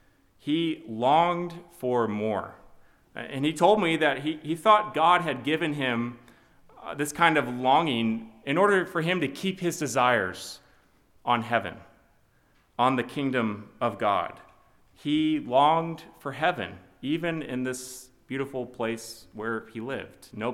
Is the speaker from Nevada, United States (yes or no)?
no; Iowa, United States; I do genuinely love my home state of Iowa, but I thought my friend had gotten quite the upgrade with where he had moved to in this part of Tennessee.